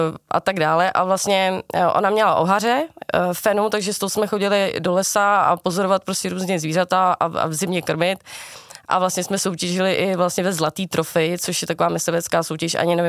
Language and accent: Czech; Žacléř, Hradec Králové Region, Czechia; Tak já pocházím z takového malého městečka v pohraničí, ve východní Vrána Krkonoš. To městečko se jmenuje Žacléř, nevím, jestli ho znáš.